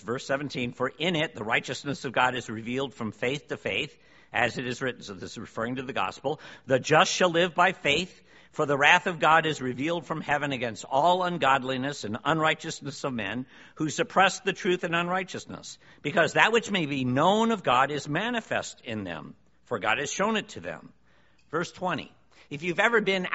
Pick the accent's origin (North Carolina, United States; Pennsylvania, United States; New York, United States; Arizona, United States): New York, United States; Sorry, I'm from New York and I talk fast.